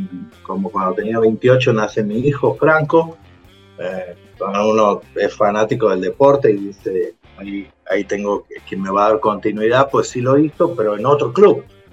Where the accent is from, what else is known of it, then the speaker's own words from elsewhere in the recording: Argentina; also born or lived in Querétaro; now in Guadalajara, Mexico; Soy originario de Argentina, pero llegué aquí a México hace algo más de 12 años y me localicé en Querétaro, ¿no? Ahí es donde pasé gran parte de mi vida en México, y ahorita hace 2 años ando por aquí, por Guadalajara